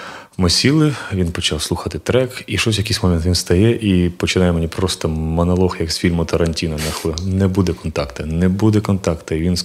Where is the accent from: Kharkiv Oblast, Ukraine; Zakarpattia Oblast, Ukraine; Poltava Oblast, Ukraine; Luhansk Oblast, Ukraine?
Kharkiv Oblast, Ukraine; Kharkiv; Бо я сам з Харкова